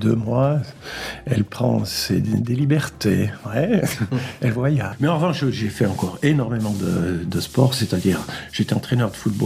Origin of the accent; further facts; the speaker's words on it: Valais, Switzerland; now in Jura, Switzerland; J'ai essayé de postuler en Valais, mon pays d'origine.